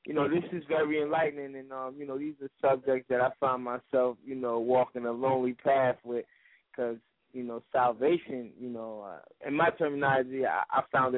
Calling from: New Jersey, United States; I'm calling from North New Jersey.

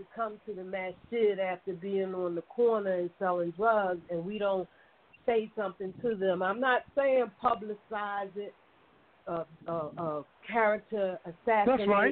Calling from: Gastonia, North Carolina, United States; I'm calling from Gastonia.

